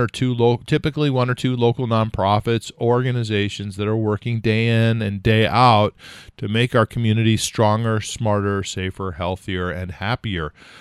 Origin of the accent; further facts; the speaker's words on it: California, United States; moved away; I grew up in California, been many years away.